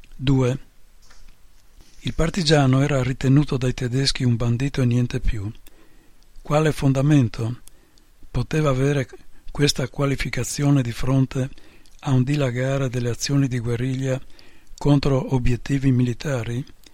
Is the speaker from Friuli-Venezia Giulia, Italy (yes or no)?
yes; Turriaco, Friuli-Venezia Giulia, Italy; Io ho aperto un negozietto di abbigliamento qua a Turiaco, al mio paese. Sono stata sempre qua in silenzio.